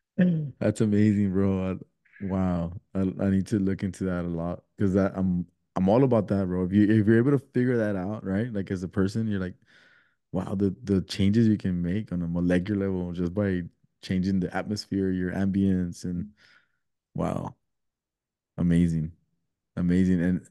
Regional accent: Guadalajara, Jalisco, Mexico; We're Chivas fans, bro. We're from Guadalajara

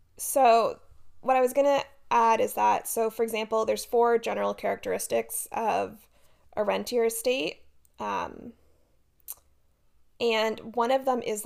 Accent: Canada; a word that is spelt a way that I, as a Canadian, want to pronounce as the French would.

